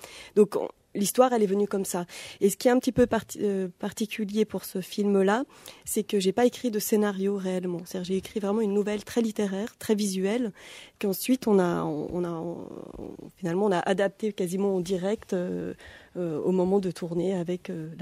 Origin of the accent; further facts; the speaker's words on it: Pacific coast, Mexico; j'ai vécu la plupart de mon, enfin, quasiment toute mon enfance au Mexique. Donc, c'est un lieu que je connaissais très bien. C'est sur la côte du Pacifique.